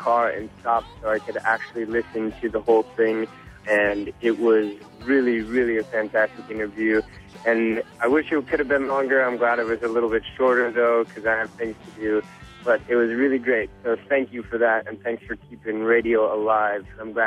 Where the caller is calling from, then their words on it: Milwaukee, Wisconsin, United States; I'm calling from Milwaukee, Wisconsin.